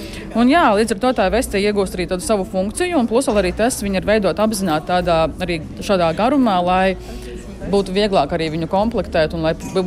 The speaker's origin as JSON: {"language": "Latvian", "town": "Kārsava", "region": "Latgale", "country": "Latvia", "said": "es pati nāku oriģināli no Kārsavas, kas ir pati pie robežu."}